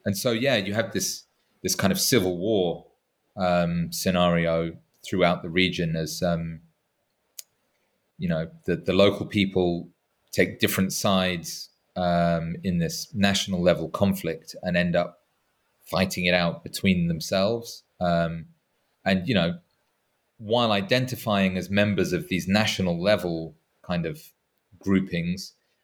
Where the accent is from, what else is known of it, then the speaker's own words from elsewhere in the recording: England, United Kingdom; to me as an Englishman